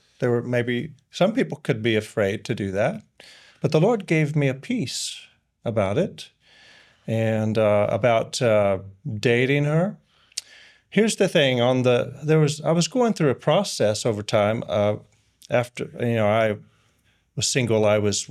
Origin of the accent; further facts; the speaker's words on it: Oklahoma, United States; I was born in Oklahoma and raised there in southwestern Oklahoma. And I grew up in a Christian home. My grandfather was a Baptist pastor. He preached in several churches there in southwestern Oklahoma.